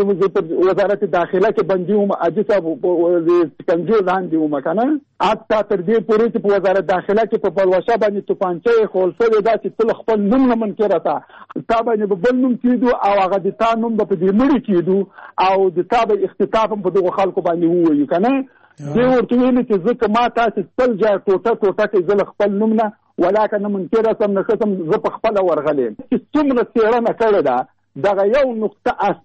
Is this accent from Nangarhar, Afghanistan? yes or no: yes; Jalalabad, Nangarhar, Afghanistan; دا د کابل وه، زه د جلال آباد.